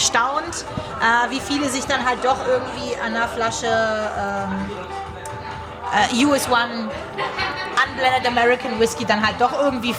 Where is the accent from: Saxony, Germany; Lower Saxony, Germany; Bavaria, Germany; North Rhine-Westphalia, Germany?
North Rhine-Westphalia, Germany; Düsseldorf; Ich komme aus Düsseldorf.